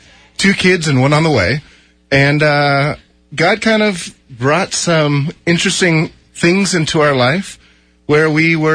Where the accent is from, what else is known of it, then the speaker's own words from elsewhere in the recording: Los Angeles, California, United States; now in Texas, United States; We're from Los Angeles.